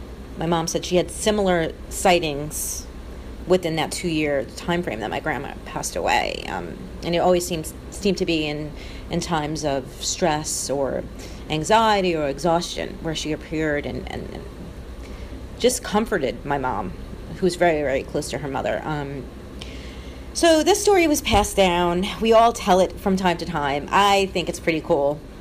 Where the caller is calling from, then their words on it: New York, United States; I'm calling from New York.